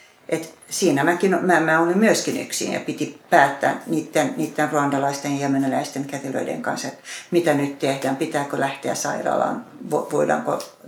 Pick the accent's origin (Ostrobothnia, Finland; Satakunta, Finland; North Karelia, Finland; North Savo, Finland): Ostrobothnia, Finland; uskon Jumalaan ja mä oon varttunut uskollisessa perheessä Pohjanmaalla